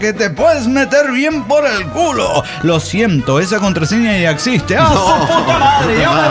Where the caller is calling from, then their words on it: Buenos Aires, Argentina; de Buenos Aires, Argentina.